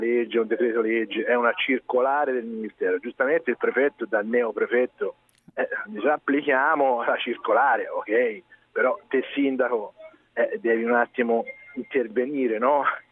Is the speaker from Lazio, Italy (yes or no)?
no; Siena, Tuscany, Italy; io da senese avrei voluto vedere anche una nerbatina nel sedere del cavallo